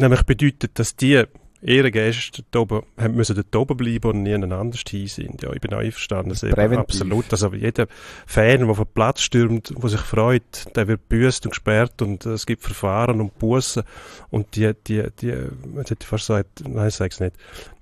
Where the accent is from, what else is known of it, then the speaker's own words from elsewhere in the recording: Argentina; Ja, wir als Argentinier hängen natürlich der Triumph und die Freude und Vorfreude.